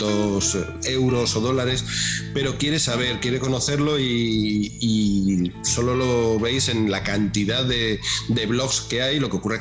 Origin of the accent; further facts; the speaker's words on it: Madrid, Community of Madrid, Spain; born there; Estoy en el centro, estoy en Madrid. Nací en Madrid, Madrid y vivo en Madrid, sí.